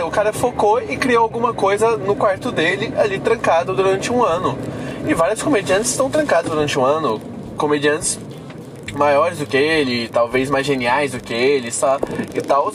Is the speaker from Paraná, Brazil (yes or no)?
no; Goiânia, Goiás, Brazil; eu sou de Goiânia, esse aqui é meu podcast.